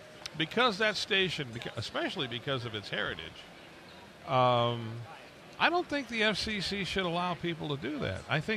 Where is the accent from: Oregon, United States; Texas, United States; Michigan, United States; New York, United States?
Michigan, United States; Detroit; there was a citizens band community when I was growing up in the Detroit area